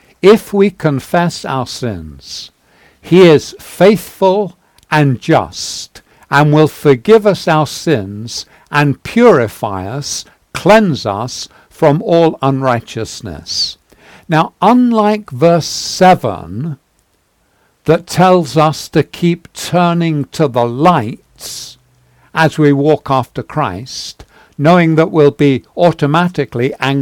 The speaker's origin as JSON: {"language": "English", "region": "London", "country": "United Kingdom", "said": "Now, I came from London."}